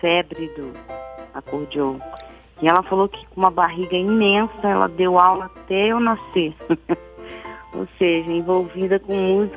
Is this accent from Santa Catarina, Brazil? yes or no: no; Nova Iguaçu, Rio de Janeiro, Brazil; eu fui criada no subúrbio, em Nova Iguaçu. Me considero de lá porque eu nasci na Lapa, mas só fui para a Lapa para nascer e voltei para Nova Iguaçu. Então eu fui criada lá